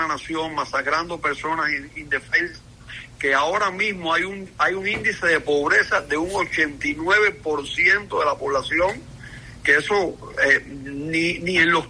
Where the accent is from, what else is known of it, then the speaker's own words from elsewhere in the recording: Cuba; como padre, como pastor y como cubano.